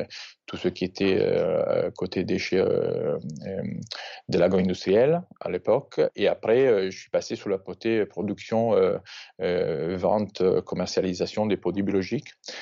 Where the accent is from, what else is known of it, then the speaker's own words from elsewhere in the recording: Italy; Je suis italien. J'ai grandi en Italie.